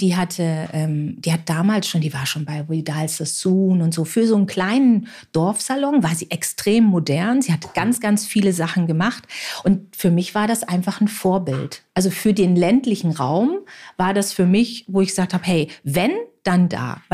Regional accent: Northern Germany, Germany; Ich komme aus dem Norden.

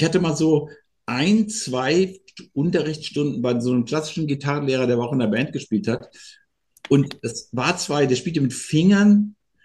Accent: Offenbach, Hesse, Germany; Da bin ich immer in die Stadtbücherei gegangen bei uns in Offenbach

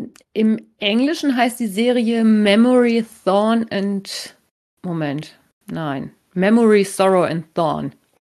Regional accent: North Rhine-Westphalia, Germany; Also ich bin aus dem Westfälischen

